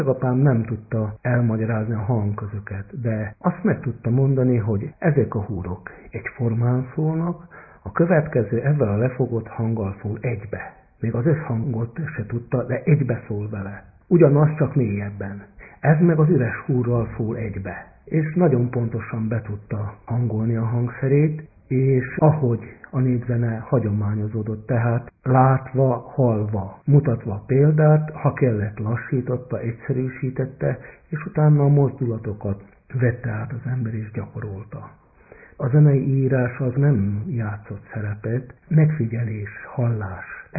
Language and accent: Hungarian; Čoka, Vojvodina, Serbia; Egy igazi falusi közösségbe nevelkedtem föl, és szinte visszasírom azokat a ideális állapotnak tűnő gyerekkori élményeket.